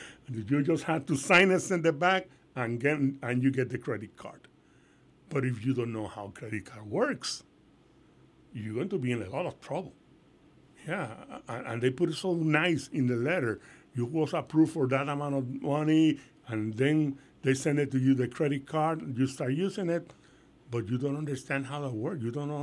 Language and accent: English; Puerto Rico; now in Lehigh Valley, United States; I'm born and raised in Puerto Rico. Llevo viviendo aquí en el Lehigh Valley 30 años, 30 years of my life in the Lehigh Valley.